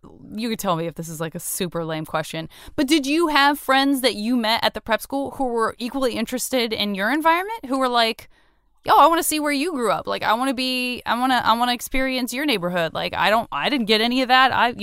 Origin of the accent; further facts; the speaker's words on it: Tucson, Arizona, United States; God, I remember I'm from Tucson, Arizona, and the first, like, going to anyone's house who had a second story was, like, the most exotic.